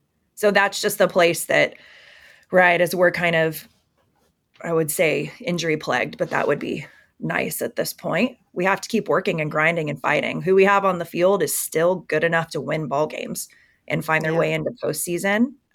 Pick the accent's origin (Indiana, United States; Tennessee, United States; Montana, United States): Indiana, United States; And I'm from Indiana, right? So Purdue, Ball State, that was home.